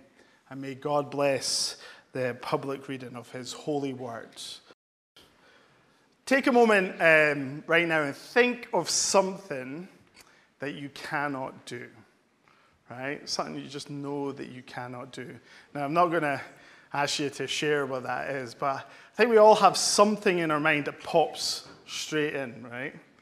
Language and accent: English; Scotland, United Kingdom; We'll start with that because I'm Scottish.